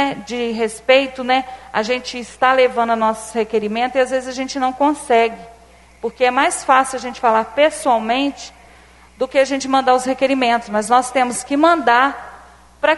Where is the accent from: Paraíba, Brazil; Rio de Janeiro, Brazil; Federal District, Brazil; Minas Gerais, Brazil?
Minas Gerais, Brazil; Santos Dumont; eu não sou vereadora de uma localidade só, eu sou da cidade de Santos Dumont.